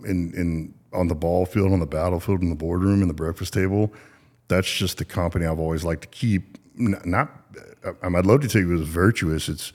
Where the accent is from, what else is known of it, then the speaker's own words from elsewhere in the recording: Garland, Texas, United States; also born or lived in Arkansas; And for context, I grew up in Garland, born in Arkansas, moved to Garland, played football at the Naval Academy